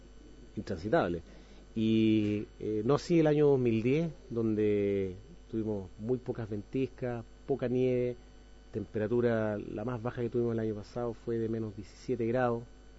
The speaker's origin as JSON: {"language": "Spanish", "country": "Chile", "said": "tengamos una base como chilenos"}